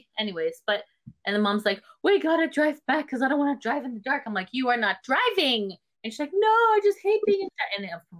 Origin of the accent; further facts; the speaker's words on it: Canada; You know, hey, we're from Canada.